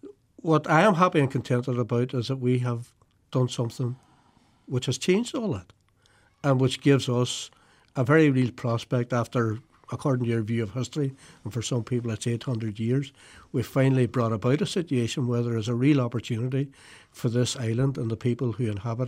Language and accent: English; Derry, Northern Ireland, United Kingdom; growing up in the Bogside, the only Protestant that we knew was Billy McNeil.